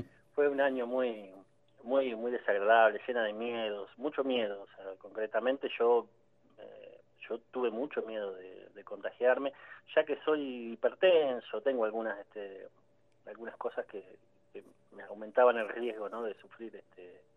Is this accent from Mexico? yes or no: no; Lanús, Buenos Aires Province, Argentina; que yo no soy oriundo de Moreno, soy de Lanús, ¿no?